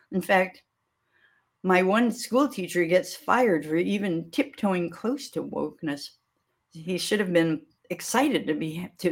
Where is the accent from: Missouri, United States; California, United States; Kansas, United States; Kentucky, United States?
Kansas, United States; I grew up in Kansas, as everyone knows by now